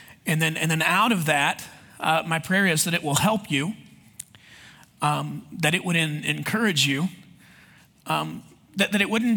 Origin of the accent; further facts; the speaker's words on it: Texas, United States; accent: Texas; My wife is from Scotland, and I'm from Texas, so that makes for a weird marriage right there. I've tried to lose the accent over time, you know, that Texas accent, because it used to be a lot stronger